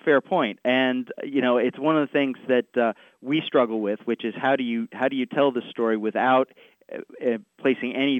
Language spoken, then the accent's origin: English; New England, United States; because growing up in New England, we didn't have those.